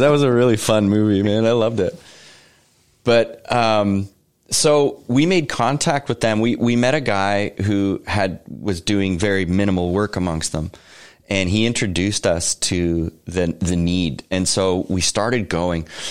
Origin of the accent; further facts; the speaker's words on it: Canada; And we're like, "Yeah, we're from Canada."